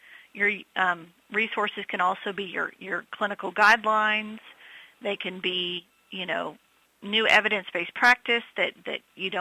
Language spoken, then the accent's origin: English; Texas, United States; accent: twang; I teach baccalaureate nursing students, and I'm from Texas, so pardon the twang